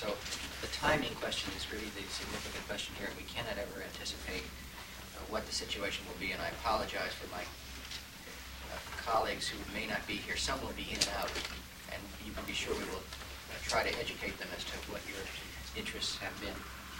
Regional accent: Anchorage, Alaska, United States; I'm from Anchorage

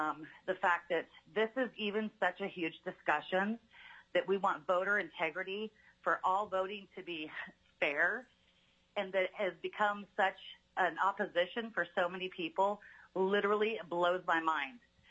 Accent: Fairbanks, Alaska, United States; I'm from Fairbanks, Alaska.

